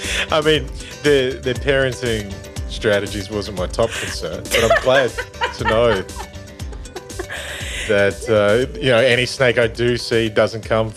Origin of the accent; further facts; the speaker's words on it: Western Australia, Australia; Just growing up in Western Australia, I always had a high awareness and...